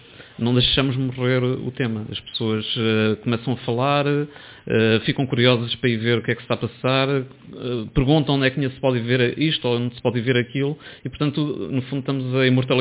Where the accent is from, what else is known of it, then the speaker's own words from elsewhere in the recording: Ílhavo, Centro, Portugal; Ilhavo é sempre aquele problema, porque é a minha terra-mãe.